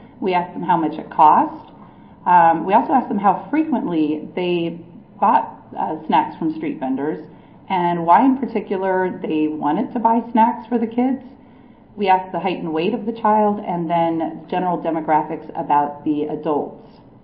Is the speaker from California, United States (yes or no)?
yes; Los Angeles, California, United States; I'm from Los Angeles, and we have a lot of street vendors.